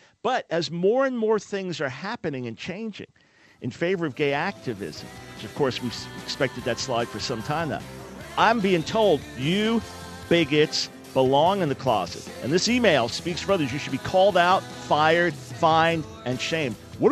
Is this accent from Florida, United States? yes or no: no; New York, United States; Frank and I are, Frank's New Jersey, Mitchell's New Jersey, I'm from New York.